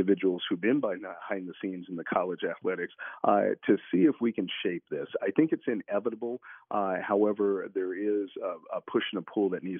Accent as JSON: {"language": "English", "town": "Detroit", "region": "Michigan", "country": "United States", "tie": "born or raised there", "also_born_or_lived": "Windsor, Ontario", "said": "Well, I grew up in Detroit. And so I tell everybody I'm an immigrant."}